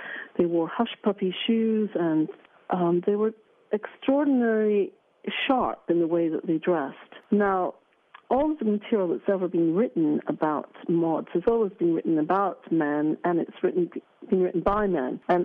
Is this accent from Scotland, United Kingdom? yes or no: yes; Aberdeen, Scotland, United Kingdom; growing up in Aberdeen in Scotland.